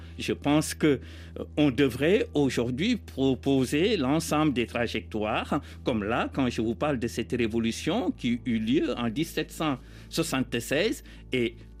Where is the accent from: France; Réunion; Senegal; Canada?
Senegal; Fouta Toro; born there; Et dans ma région, là où je suis né, au Fouta, ce régime pratiquait l'esclavage.